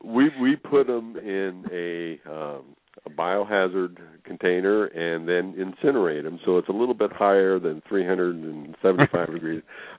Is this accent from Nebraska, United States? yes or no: yes; Nebraska, United States; I'm originally from Nebraska and was 10 years in 4-H.